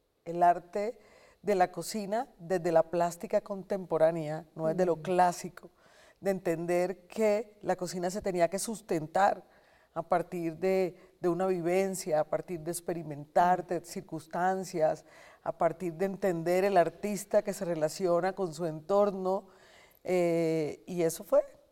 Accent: Cartagena, Bolívar, Colombia; Yo soy del Caribe y además mi familia es sabanera.

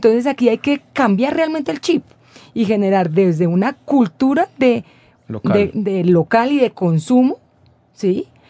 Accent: Colombia; en un rincón que más o menos uno como colombiano, que ni siquiera sabe qué es un azaí

